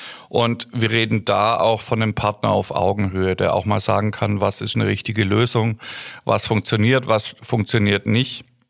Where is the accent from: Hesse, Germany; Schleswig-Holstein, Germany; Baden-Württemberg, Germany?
Baden-Württemberg, Germany; Stuttgart; Ich bin ja ursprünglich aus Stuttgart